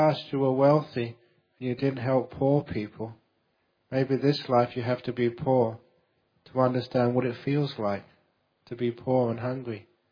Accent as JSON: {"language": "English", "region": "London", "country": "United Kingdom", "tie": "born there", "said": "I should have been born in an Asian country, in a Buddhist country. I made some big mistake getting born in London."}